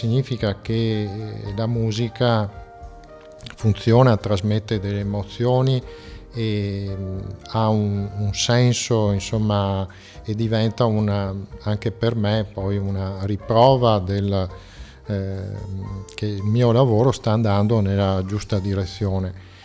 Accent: Rovigo, Veneto, Italy; born there; now in Adria, Italy; E io poi sono nato a Rovigo, quindi sono rodigino e ovviamente di adozione, perché abito ad Adria, ho fatto tutti i miei studi lì al conservatorio

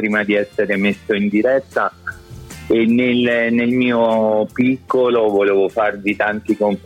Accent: Rome, Lazio, Italy; io sono romano di Roma.

